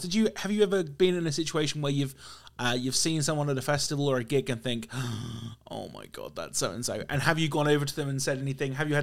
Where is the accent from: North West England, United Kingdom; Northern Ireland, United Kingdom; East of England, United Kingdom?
East of England, United Kingdom; Norwich; I'm from Norwich, and like, you know, we get very lucky in terms of bands coming through